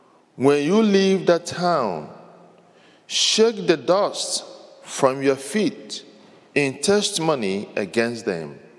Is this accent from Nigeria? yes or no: yes; Nigeria; This reminds me of how we were raised as seminarians in Nigeria.